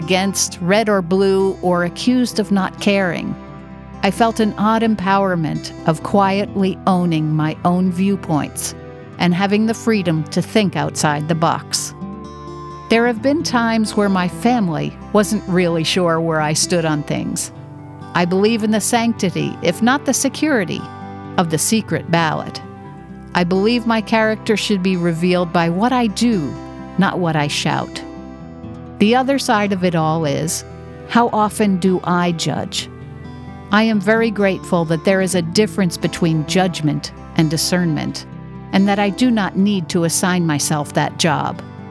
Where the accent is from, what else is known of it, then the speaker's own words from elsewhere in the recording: New York City, New York, United States; also born or lived in the South; now in New England, United States; As I have mentioned before, I grew up in New York City. Then for a 16-year period, I lived in the South. And about 10-plus years ago, moved to New England.